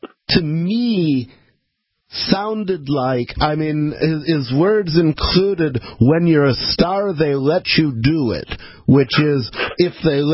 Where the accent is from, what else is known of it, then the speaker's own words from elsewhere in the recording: Ann Arbor, Michigan, United States; because I grew up in Ann Arbor, Michigan, which is a Big Ten town.